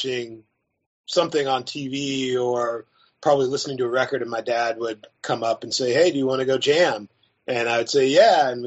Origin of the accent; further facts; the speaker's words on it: Little Rock, Arkansas, United States; born there; also born or lived in Memphis; I was born in Little Rock, and then we lived in Memphis, Tennessee for 4 years, from first grade until fourth grade.